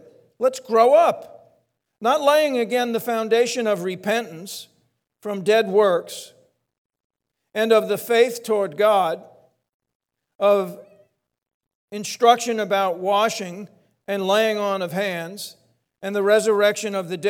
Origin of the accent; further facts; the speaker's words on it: Long Island, New York, United States; You know, I was brought up in Long Island, and my parents were from Brooklyn.